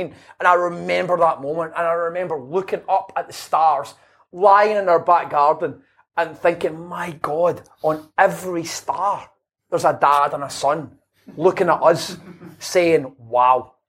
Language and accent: English; Glasgow, Scotland, United Kingdom; also born or lived in Airdrie; I grew up in the East End of Glasgow, but I moved to Airdrie